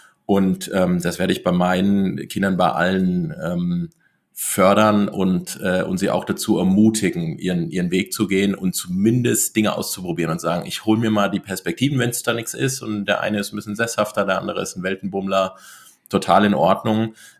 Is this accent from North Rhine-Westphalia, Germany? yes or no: no; Hesse, Germany; In Hessen, ein bisschen nördlich von Frankfurt, also so der zwischen Gießen und Marburg, der Raum größtenteils. Aber das war so der Startpunkt und bin ich auch eine Weile gewesen hier so im hessischen Raum